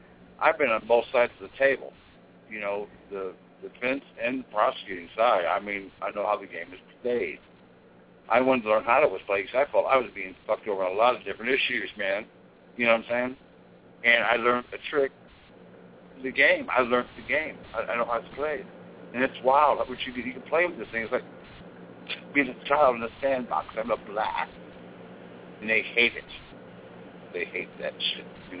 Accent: United States; Born to this planet, on this ground, in this country. I'm an American, okay?

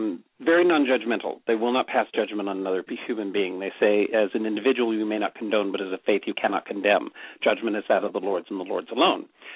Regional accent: Denver, Colorado, United States; I grew up all across the United States, but I call Denver home. My family stems from as far back as Jamestown settlement, comes across the country. I think I'm the first one to bring us to the coast.

